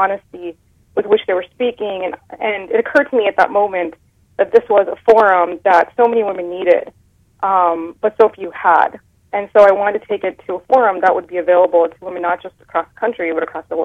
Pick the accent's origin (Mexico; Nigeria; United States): United States; my identity as an American Muslim. Growing up in America, throughout middle school even, in high school